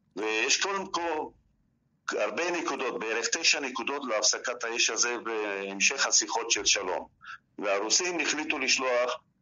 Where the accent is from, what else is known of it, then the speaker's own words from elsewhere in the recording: Jaffa, Tel Aviv District, Israel; כן, אני יליד הארץ מצד אבא, דור שביעי, מיפו, ומצד אבא, אמא שלי נולדה בלבנון, מהמשפחות הארמניות שניצלו מהשואה הארמנית.